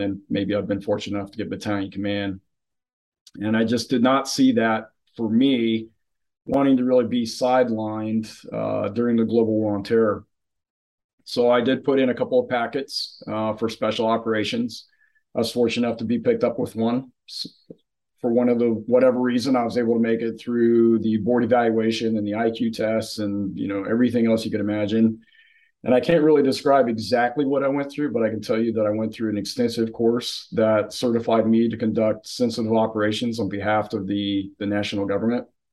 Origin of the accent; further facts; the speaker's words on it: Indiana, United States; I'm from Indiana.